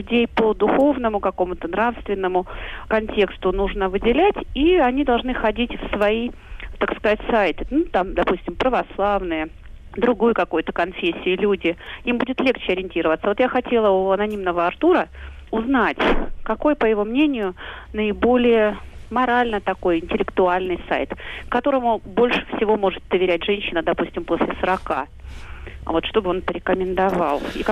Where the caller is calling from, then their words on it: Moscow, Russia; я звоню из Москвы.